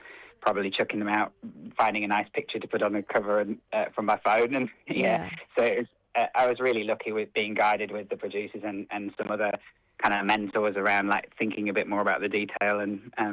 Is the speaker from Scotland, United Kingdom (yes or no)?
no; Yorkshire and the Humber, United Kingdom; I grew up in the North Yorkshire countryside